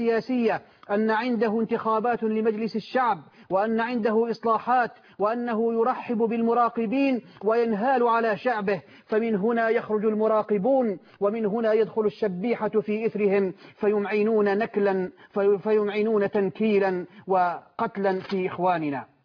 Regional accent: Syria

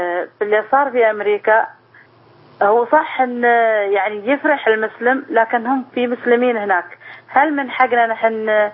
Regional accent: United Arab Emirates; من الإمارات أنا

